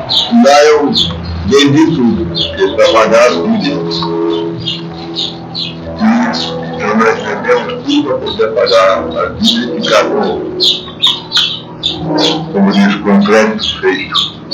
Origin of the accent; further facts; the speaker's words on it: Guarantã, Brazil; eu vim para cá de Guarantã, do Oeste. Vim para cá agora.